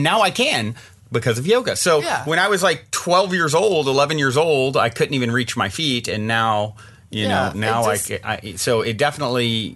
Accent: Virginia, United States; As I remember, as a kid, I grew up in Virginia

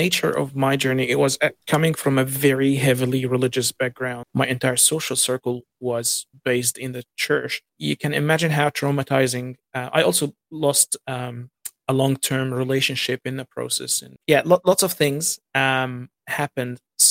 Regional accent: Egypt; I'm originally from Egypt. And surprise, surprise, I was heavily religious myself for most of my life. I was born and raised as a Coptic Christian, Orthodox Christian.

